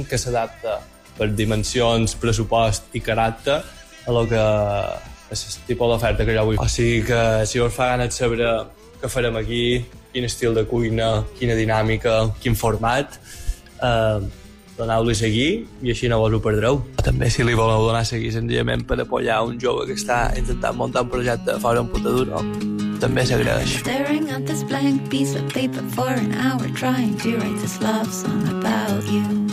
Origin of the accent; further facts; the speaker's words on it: Montuïri, Balearic Islands, Spain; som de Montuïri, som cuiner.